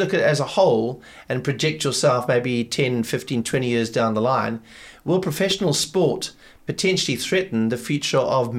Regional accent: South Africa; accent: South African; My South African accent.

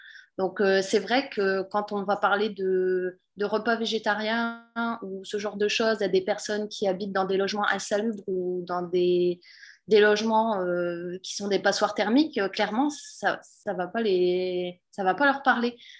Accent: Hauts-de-France, France; Moi, je suis du Pas-de-Calais

